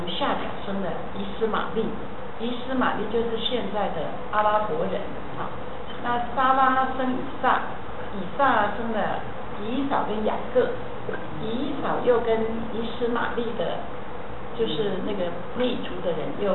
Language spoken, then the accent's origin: Chinese; China; 我们中国人，我们又可以叫华人，又可以叫唐人，又可以叫汉人